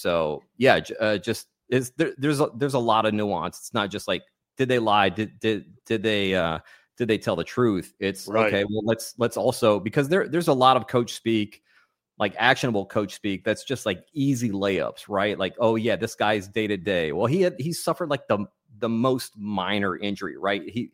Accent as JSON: {"language": "English", "region": "North Carolina", "country": "United States", "tie": "born or raised there", "also_born_or_lived": "France", "said": "Well, I was born in France. I was raised in North Carolina. We moved to North Carolina when I was like 5 years old."}